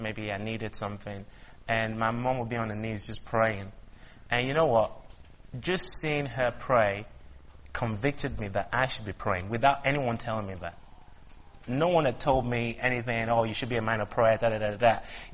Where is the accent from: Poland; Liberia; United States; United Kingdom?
Liberia; born there; I was born in Liberia because my dad was a missionary to Liberia, and my mom is from Ghana as well, and my dad is from Nigeria. So, you know, I kind of grew up in the church